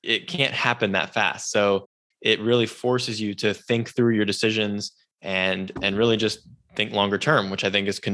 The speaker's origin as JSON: {"language": "English", "region": "California", "country": "United States", "tie": "born or raised there", "said": "And the other major influence was growing up in Silicon Valley, a lot of tech startups, you know, the big tech companies and things like that."}